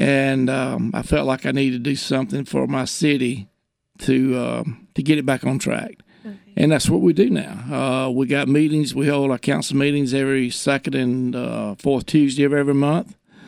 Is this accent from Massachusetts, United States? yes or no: no; Unadilla, Georgia, United States; I'm the mayor of my hometown, Unadilla, Georgia.